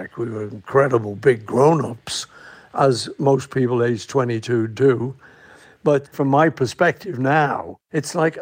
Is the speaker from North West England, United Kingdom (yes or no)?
yes; Liverpool, North West England, United Kingdom; We're kids from Liverpool. We wanted money, we wanted fame, we wanted to be great successes.